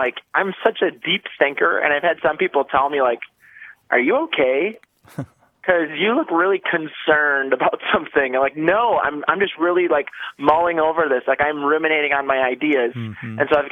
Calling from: Deer River, Minnesota, United States; I am calling from Deer River, Minnesota.

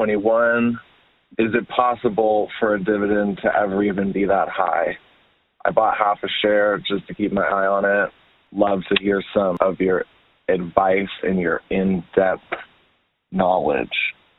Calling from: San Francisco, California, United States; I'm calling from San Francisco.

